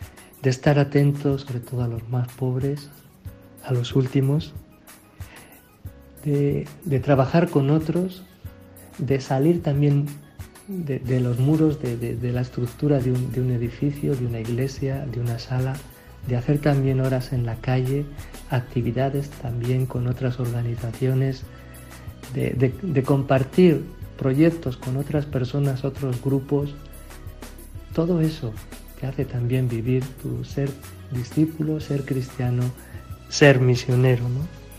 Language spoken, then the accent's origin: Spanish; Burgos, Castile and León, Spain; moved away as an adult; now in Zambia; Soy natural de Burgos, bautizado en la parroquia del Espíritu Santo, crecí en la parroquia de San Fernando.